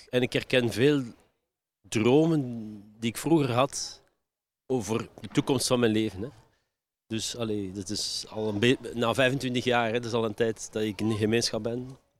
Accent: Leuven, Flanders, Belgium; want ik kom uit Leuven.

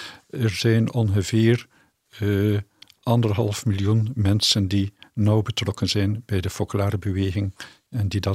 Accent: Bruges, West Flanders, Belgium; now in Leuven, Belgium; ik kom ook uit Brugge.

